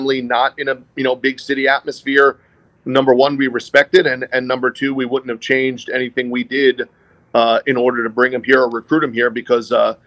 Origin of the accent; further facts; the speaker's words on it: Canada; as a Canadian is an exciting opportunity and idea